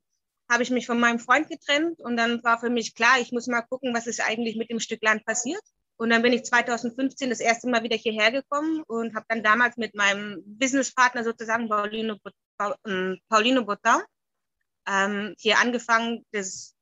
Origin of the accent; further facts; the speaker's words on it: Germany; also born or lived in Mozambique; Also ich bin ja 1983 in Mosambik geboren und wie du gesagt hast, als Kleinkind oder als Baby sind wir zurück nach Deutschland.